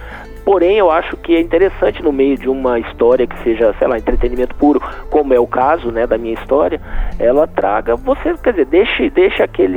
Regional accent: São Paulo, Brazil; na verdade, eu sou de São Paulo, nasci lá

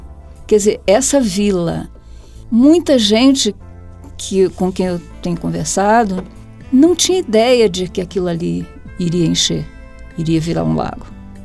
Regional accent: Rio de Janeiro, Brazil; also born or lived in Belém; eu cresci, na verdade, no Rio de Janeiro. Eu fui nascida em Belém, do Pará, mas muito cedo fui para o Rio e vivi entre mudancistas.

